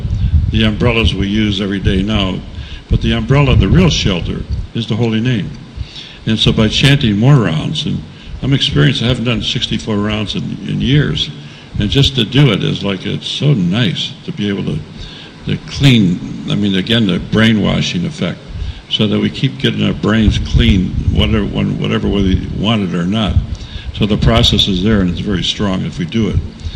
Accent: United States; Ultimately, I go back to my hometown in America, and I just can't see it anymore.

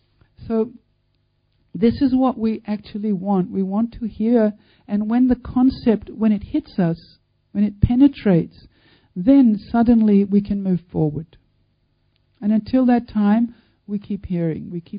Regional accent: Australia; I am an Australian

